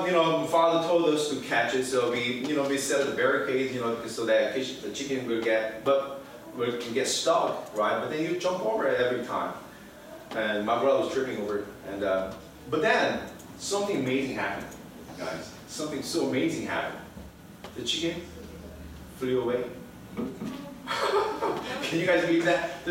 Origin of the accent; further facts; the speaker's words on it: Honduras; my father is a missionary. I grew up in Honduras